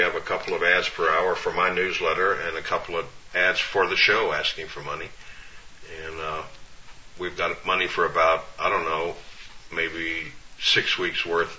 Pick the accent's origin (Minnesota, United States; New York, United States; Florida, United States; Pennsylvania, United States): Florida, United States; Orlando; I went down to Orlando, Florida, my hometown